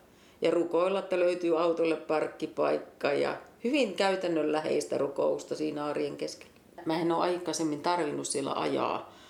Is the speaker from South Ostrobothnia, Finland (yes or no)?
yes; Seinäjoki, South Ostrobothnia, Finland; Seinäjoelta, 3 lapsen äiti ja 4 lapsen mummo. Ja Seinäjoella on asuttu 40 vuotta perheen kanssa.